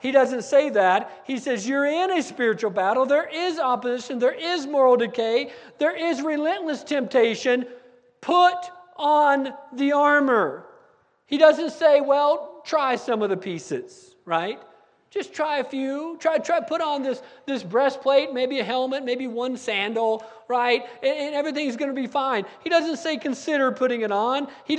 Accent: United States; I grew up on the Navajo Indian Reservation. The Navajo Indians and their Navajo culture have a lot of things that they do.

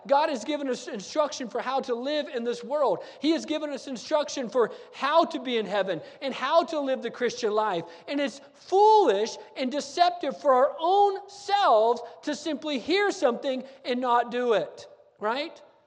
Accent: New Mexico, United States; Well, I'm from New Mexico, you understand, and there's a lot of shifting sand and a lot of buildings that sink in New Mexico.

